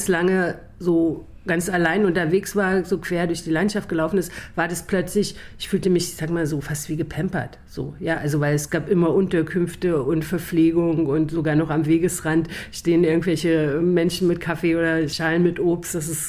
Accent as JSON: {"language": "German", "region": "East Germany", "country": "Germany", "tie": "born or raised there", "said": "Ich bin in der DDR groß geworden, streng atheistisch und habe mich irgendwie Anfang 2000 taufen lassen"}